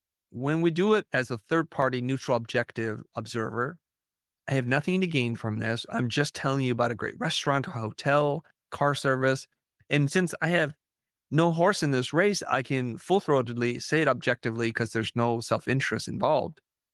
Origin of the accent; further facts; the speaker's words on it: United States; And I grew up in America as a first generation immigrant refugee. So I still have deep ties and connection to my culture, my original culture, while having the benefit of being raised in America